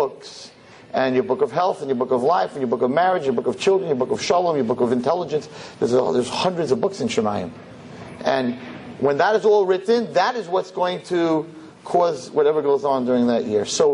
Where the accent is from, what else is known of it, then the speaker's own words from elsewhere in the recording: Brooklyn, New York, United States; but I'm from Brooklyn, and this is Queens.